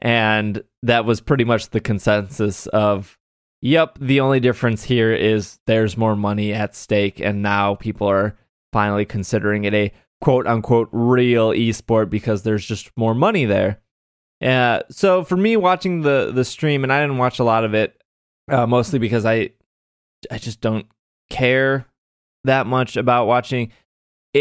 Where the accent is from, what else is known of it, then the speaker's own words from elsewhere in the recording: United States; I'm from America, so I'm going to root for the American.